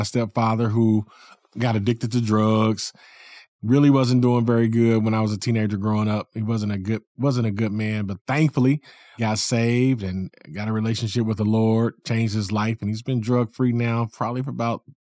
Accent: Muncie, Indiana, United States; also born or lived in Union City, Tennessee; So, yeah, I was born in Union City, Tennessee, and we moved to Muncie, Indiana when I was about 10 or 11. And so I grew up in Muncie, Indiana, and that's where I went to high school.

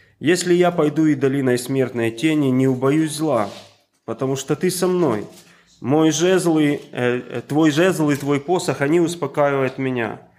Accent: Ternovka, Dnipropetrovsk Oblast, Ukraine; Я из Украины, из Днепропетровской области, из города Терновки.

